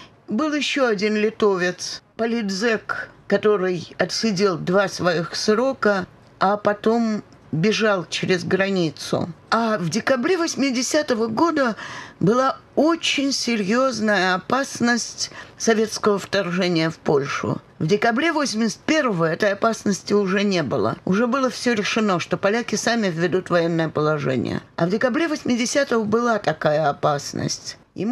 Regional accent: Moscow, Russia; Конечно, они не могли забыть, что я москвичка

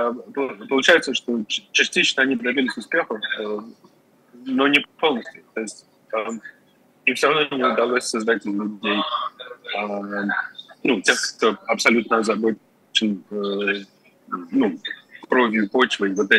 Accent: Moscow, Russia; moved away; Ну, вот вы сами говорите, да, я 2 года не видел Москву. Я из Москвы сам, то есть это мой город.

